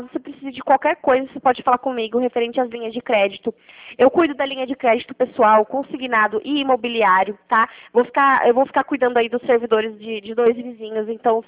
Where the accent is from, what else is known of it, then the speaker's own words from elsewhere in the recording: Curitiba, Paraná, Brazil; Não, eu sou de Curitiba.